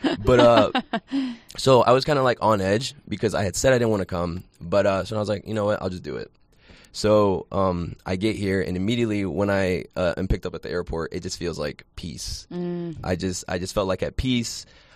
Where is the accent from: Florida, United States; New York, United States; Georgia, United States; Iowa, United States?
Florida, United States; I'm Colombian. So I'm Latino. I'm from South Florida.